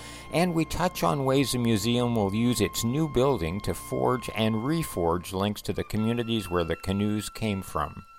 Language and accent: English; Canada